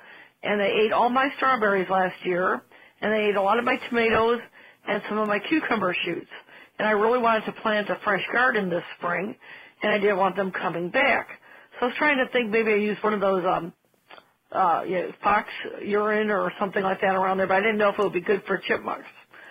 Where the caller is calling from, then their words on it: Park Ridge, Illinois, United States; I'm calling from Park Ridge, Illinois.